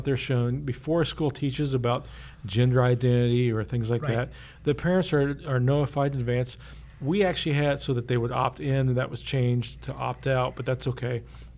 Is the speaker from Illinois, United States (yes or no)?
yes; Paris, Illinois, United States; born there; rural Illinois, where I was born in Paris, Illinois.